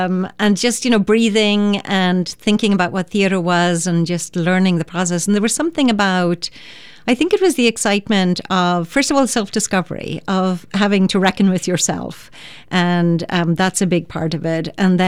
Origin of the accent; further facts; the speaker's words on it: Ireland; I grew up in the country, and then I was in boarding school.